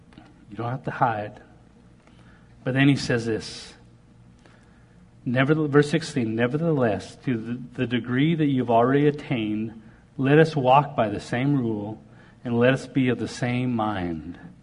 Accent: Canada; you know, I'm a Canadian hockey player.

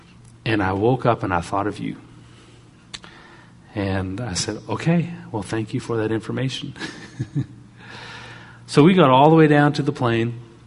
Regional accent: Canada; Now, being a Canadian boy, if you talk anything beach, Florida, anything in the south of Alaska is exotic.

